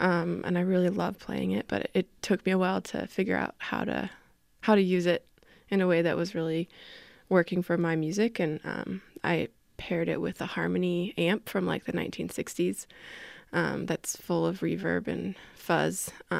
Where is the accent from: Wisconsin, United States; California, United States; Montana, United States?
Montana, United States; But yeah, I grew up in the Flathead.